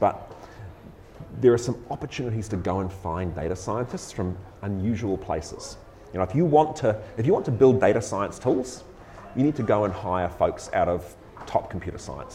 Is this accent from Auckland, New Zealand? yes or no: no; Rotorua, Bay of Plenty, New Zealand; I'll obviously give you one from my hometown of Rotorua.